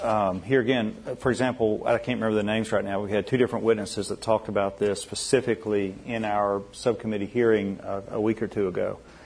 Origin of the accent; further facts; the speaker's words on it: Arkansas, United States; like you're growing up in Oklahoma, I'm growing up in Arkansas.